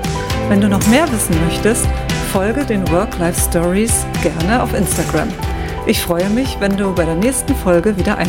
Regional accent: Oberhaching, Bavaria, Germany; ich würde gerne hier in Oberhaching, in meinem Heimatort, gerne einen Live-Podcast aufnehmen

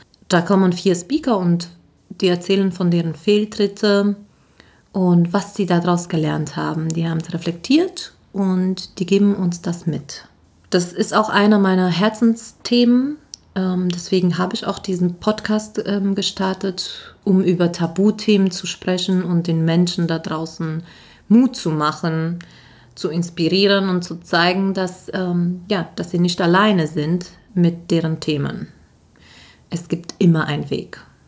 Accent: Carpathians, Romania; now in Germany; Ich bin gebürtige Rumänin, in den Karpaten aufgewachsen

